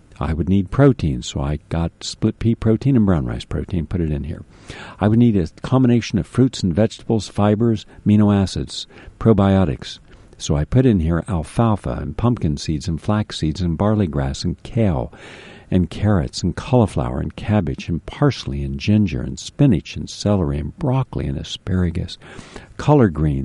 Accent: Florida, United States; When a hurricane comes to my hometown down in Florida, Every single thing in the stores are gone.

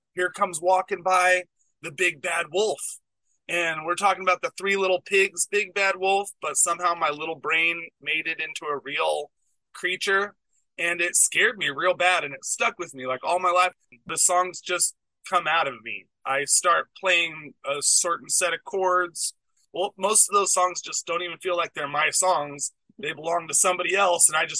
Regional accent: Seattle, Washington, United States; now in Roseburg, United States; I am actually from Washington for the most part, around the Seattle area, but I used to busk all over. I ended up in Roseburg because my little brother lived here

